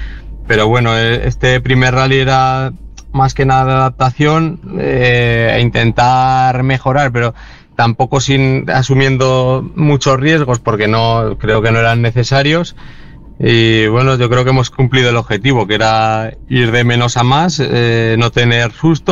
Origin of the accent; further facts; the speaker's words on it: Teruel, Aragon, Spain; soy un piloto de Teruel